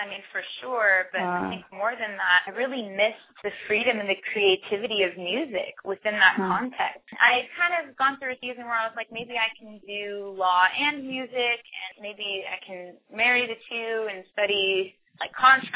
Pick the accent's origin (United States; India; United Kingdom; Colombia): United States; California; now in Nashville, United States; I can honestly say growing up in Southern California, my brother, who is 20 years old, is not fazed when he sees a girl in a bikini because it's everywhere.